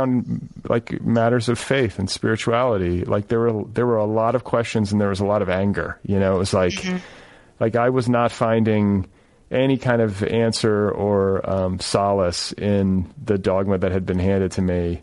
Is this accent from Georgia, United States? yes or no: no; Wisconsin, United States; My first best friend lost his, and then like that same week, my first best friend from growing up in Wisconsin lost his brother, and we had to go up for that funeral.